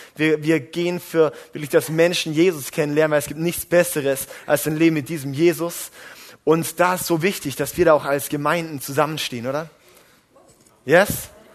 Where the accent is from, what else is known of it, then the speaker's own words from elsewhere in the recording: Baden-Württemberg, Germany; Ich bin im Briachtal aufgewachsen und ich bin in der FEG Donaueschingen eigentlich groß geworden. Ich bin mittlerweile 26 Jahre alt.